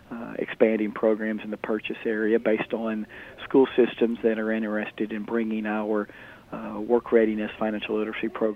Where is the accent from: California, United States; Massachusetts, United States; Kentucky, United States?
Kentucky, United States; Princeton; also born or lived in Paducah; I was born in Paducah and grew up in Princeton, Kentucky.